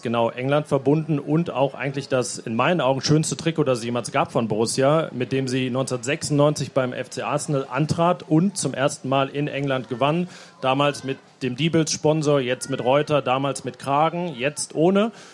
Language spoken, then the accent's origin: German; Anrath, North Rhine-Westphalia, Germany; mit Albert Brülls aus meinem Heimatdorf Anrath